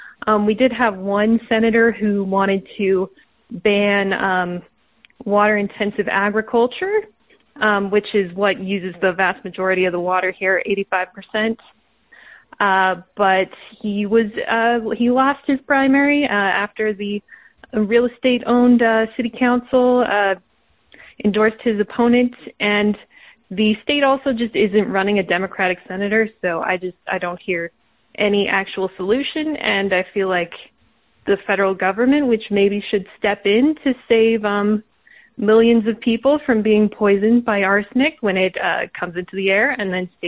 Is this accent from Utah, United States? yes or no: yes; Utah, United States; But I am also from Utah, and I wanted to talk about the Great Salt Lake